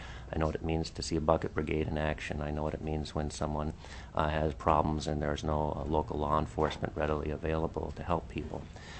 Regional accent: Alaska, United States; also born or lived in Angoon; I was born in Alaska. I've had experiences in my life living in urban areas, Anchorage, rural areas, what I consider Palmer and Bush areas. I spent fourth and fifth grade in Angoon on Admiralty Island when my father was the principal of the elementary school.

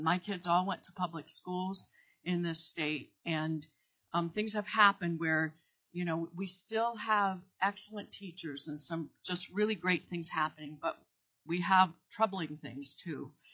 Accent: Palmer, Alaska, United States; from Palmer, Alaska, speaking as a private citizen.

